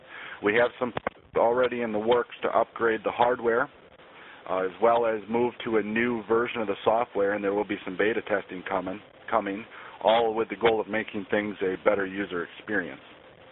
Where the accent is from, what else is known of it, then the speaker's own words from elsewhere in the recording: Grand Rapids, Michigan, United States; also born or lived in Byron Center; actually in my hometown, Grand Rapids, Michigan, Byron Center, Michigan, those two areas is where I grew up